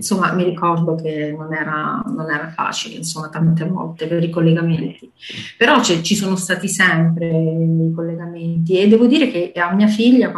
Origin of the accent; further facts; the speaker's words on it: Abruzzo, Italy; Io vengo dall'Abruzzo, dalla provincia di Teramo, quindi sono abbastanza vicino, no, sono vicinissima, devo dire.